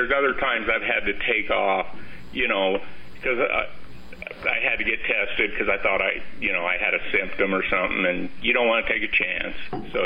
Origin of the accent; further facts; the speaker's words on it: United States; I was raised in America where you go to work, you work hard, you pull yourself up by your bootstraps, and you make something of yourself.